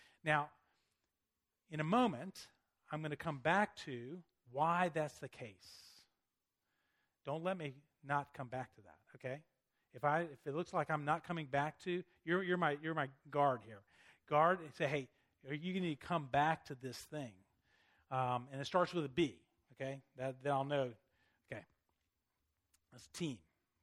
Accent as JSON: {"language": "English", "town": "Chattanooga", "region": "Tennessee", "country": "United States", "said": "Is that I used to be a youth pastor, and then I went to Chattanooga. I'm from Chattanooga."}